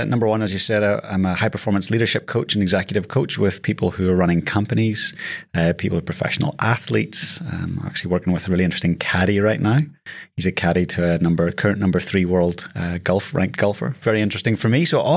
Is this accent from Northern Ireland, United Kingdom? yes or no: yes; Ballyclare, Northern Ireland, United Kingdom; It's 12,000 miles where I grew up. So Northern Ireland, small working class town called Ballyclare. And beautiful place, but very divided.